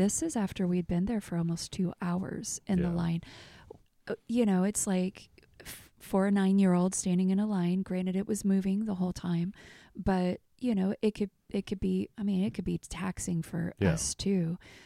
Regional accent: Kansas City, Missouri, United States; I'm from Kansas City. Like, literally, like, this is where I'm from.

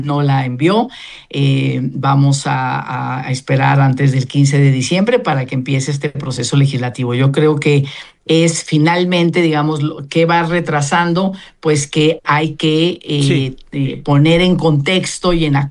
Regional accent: Mexico; México, junto con Colombia y Chile, somos los países de la OCDE con que trabajamos más horas y somos menos productivos.

